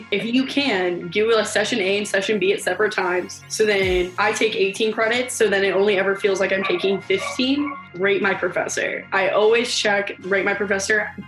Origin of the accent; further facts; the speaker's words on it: Arizona, United States; Well, I'm from Arizona. I think going to ASU was always in the back of my mind.